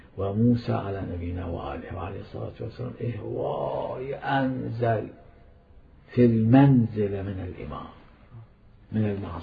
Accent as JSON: {"language": "Arabic", "town": "Karbala", "region": "Karbala Governorate", "country": "Iraq", "said": "كان عندنا في كربلاء المقدسة"}